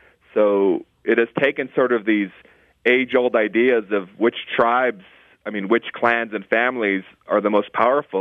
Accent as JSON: {"language": "English", "country": "India", "said": "you know, I'm an Indian, so they're politicians."}